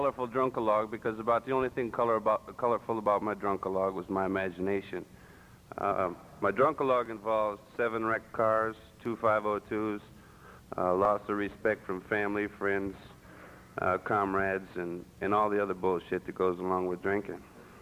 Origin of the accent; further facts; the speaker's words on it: Illinois, United States; born there; I was born in Illinois in a small town, 400 or 500 people.